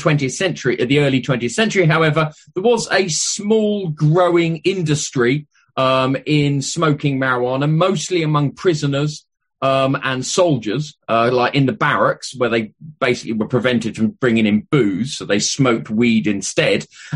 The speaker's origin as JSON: {"language": "English", "country": "United Kingdom", "said": "So I'm a historian, as you can tell from the accent. I'm from Britain."}